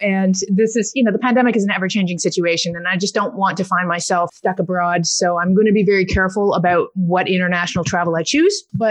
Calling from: Toronto, Ontario, Canada; I hail you today from Toronto, Canada, where I do have a home base.

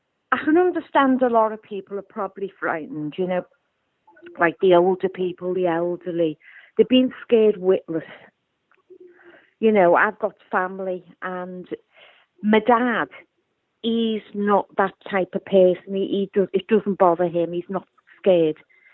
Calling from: Liverpool, North West England, United Kingdom; Liverpool.

